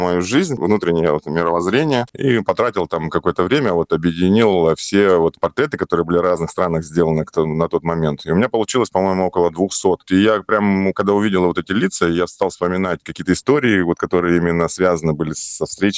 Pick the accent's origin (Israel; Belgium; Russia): Russia; Sakha Republic; Именно, видимо, потому что я из Якутии, путешествия в какие-то дальние страны для меня всегда была тайна такой за семи печатями.